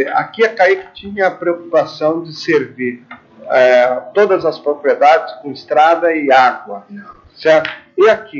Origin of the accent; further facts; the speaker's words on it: Marília, São Paulo, Brazil; Eu sou de Marília, mas eu sou daqui também, né?